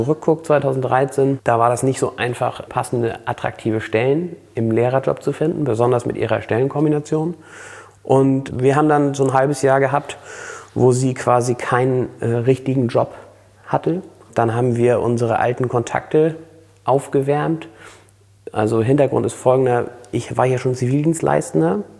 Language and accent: German; Flensburg, Schleswig-Holstein, Germany; Und Flensburg ist meine Geburtsstadt. Eine ganz besondere Stadt und auch absolut, das ist Heimat hier, Flensburg.